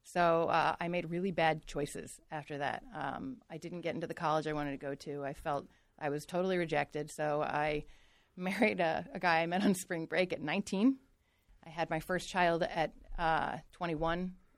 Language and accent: English; Malvern, Pennsylvania, United States; Out in Malvern when no one lived there, on a little farm. I guess had a normal upbringing.